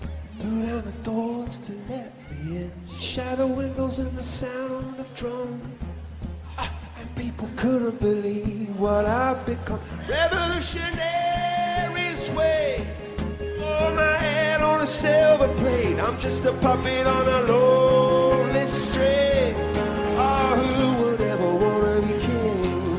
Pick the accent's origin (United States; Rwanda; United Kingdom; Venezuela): United Kingdom; England; I don't want to talk too much because I'm English and sound like an idiot.